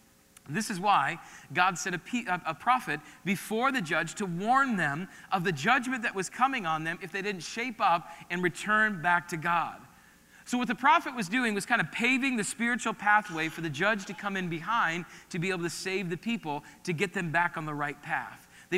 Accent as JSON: {"language": "English", "region": "Midwest", "country": "United States", "tie": "born or raised there", "said": "Now, I grew up in the Midwest, and so I don't know if you've ever experienced locust before."}